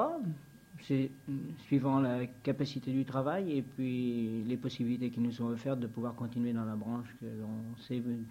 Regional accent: Saumur, Pays de la Loire, France; now in Orléans area, France; oui, vous savez, je suis des Pays de la Loire, je suis de Saumur.

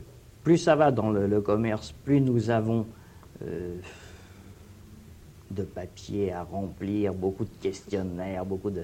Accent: Orléans, Centre-Val de Loire, France; je suis né à Orléans et j'habite Orléans donc depuis 1922.

